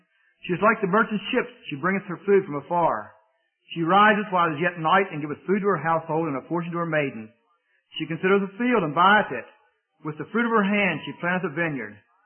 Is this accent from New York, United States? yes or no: no; West Virginia, United States; We were last weekend in my hometown in West Virginia